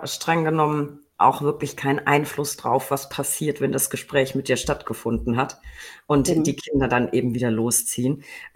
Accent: Würzburg, Bavaria, Germany; Toller Film, spielt in meiner Heimat Würzburg

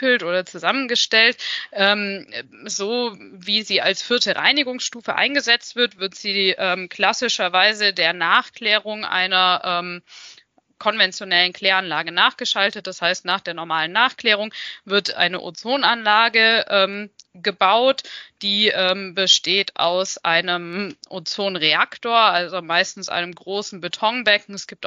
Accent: Baden-Württemberg, Germany; werden mich die Wege ans Kompetenzzentrum Spurenstoffe Baden-Württemberg tragen, also in meine alte Heimat zurück

